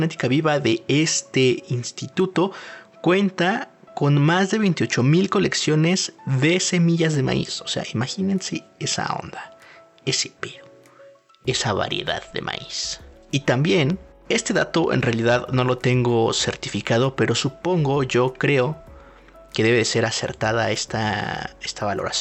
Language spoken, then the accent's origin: Spanish; Mexico; Este centro internacional está ubicado en México, aquí mismo, aquí de donde soy yo, de donde les estoy hablando, en donde me encuentro en este momento.